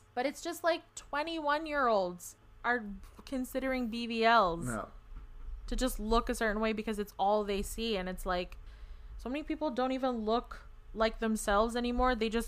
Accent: Philippines; Yeah, I'm Filipino.

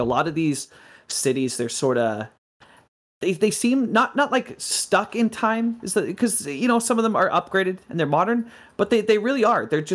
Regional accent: Canada; I grew up in Canada, right? So we're not learning about the history of American cities, right?

